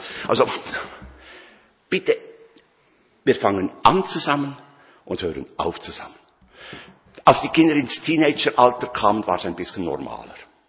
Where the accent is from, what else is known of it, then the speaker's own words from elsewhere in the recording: Bern, Switzerland; als Berner war das für mich sehr schwierig